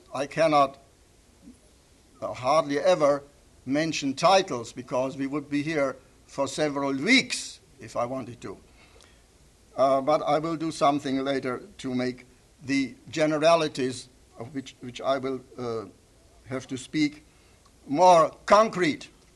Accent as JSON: {"language": "English", "country": "Germany", "tie": "born or raised there", "said": "because I grew up with them in Germany during my school and university and college days."}